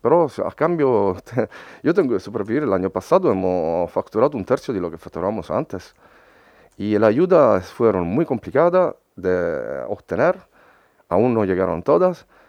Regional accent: Italy; Spanish is a second language; Yo creo que en Italia, por ejemplo, ¿sabes?, soy italiano

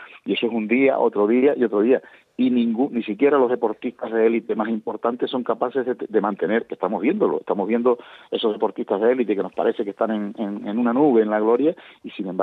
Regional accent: Canary Islands, Spain; Ya hoy viajamos hacia Fuerteventura, la verdad que deseando llegar a mi tierrita.

